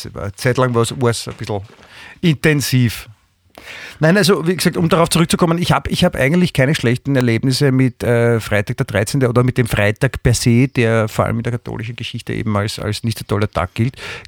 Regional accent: Vienna, Austria; ich bin in Wien aufgewachsen und da ist man dann natürlich auch katholisch.

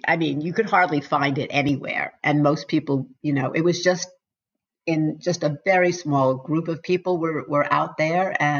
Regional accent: New York City, New York, United States; You know, I'm from New York City, and there was plenty of it there.

